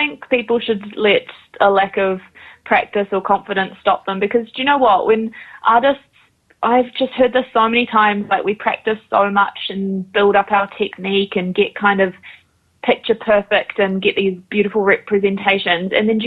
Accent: Tauranga, Bay of Plenty, New Zealand; now in Wellington, New Zealand; ko Māo te Maunga, ko Tauranga Moana te Moana. So I'm originally from Tauranga, but have recently moved to the beautiful capital of our country

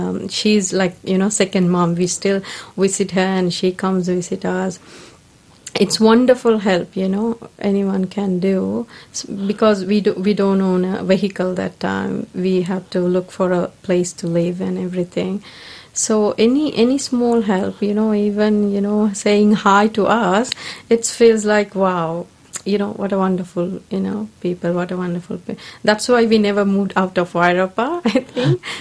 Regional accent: Kandy, Central Province, Sri Lanka; English is a second language; now in New Zealand; But I'm from Kandy, the middle part of Sri Lanka.

